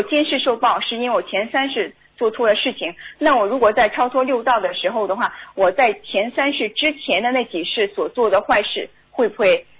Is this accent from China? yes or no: no; Southeast, United States; 我是美国东南部，我们这三个州在一块共修的。